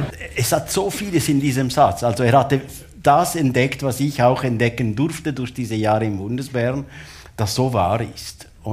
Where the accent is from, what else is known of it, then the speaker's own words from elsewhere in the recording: Ticino, Switzerland; Und da muss man sich eben als Tessiner, wie gesagt, es ist nicht ganz einfach.